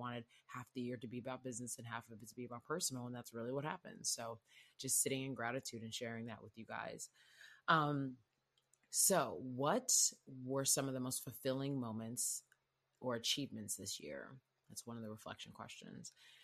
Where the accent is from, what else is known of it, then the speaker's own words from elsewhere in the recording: Houston, Texas, United States; And I loved how it was very hot, which I'm from Houston. So the hot was cool.